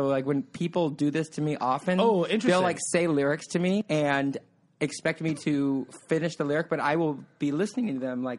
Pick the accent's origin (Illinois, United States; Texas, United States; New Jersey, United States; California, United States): California, United States; Because I'm from California. I'm super beachy, like, you know, like just a good time girl.